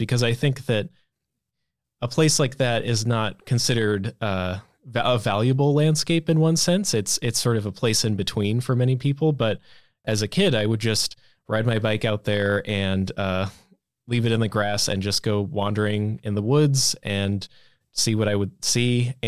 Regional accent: St. Louis, Missouri, United States; Well, I grew up in St. Louis in a pretty suburban neighborhood.

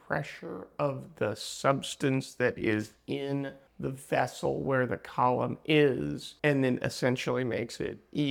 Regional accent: California, United States; I grew up sailing on the San Francisco Bay

